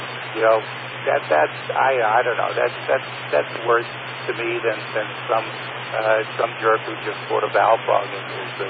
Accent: Brooklyn, New York, United States; even though I was brought up in Brooklyn where we're taught not to do such things.

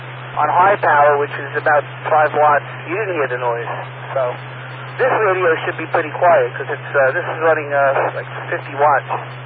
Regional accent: West Hempstead, New York, United States; I'm in the mobile, coming into my hometown of West Hempstead.

